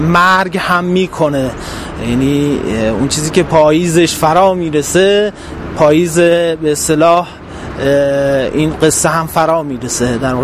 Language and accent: Persian; Kermanshah, Iran; من بچه کرمانشاه هستم، جایی که درش جنگ بوده و بله لمس کردم این جنگ رو